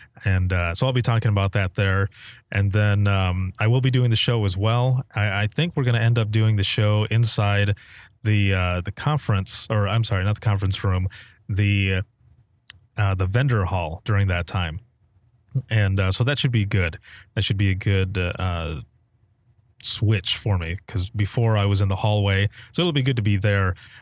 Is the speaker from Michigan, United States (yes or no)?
yes; Michigan, United States; I hail from Michigan, however, Indiana puts on a really good show.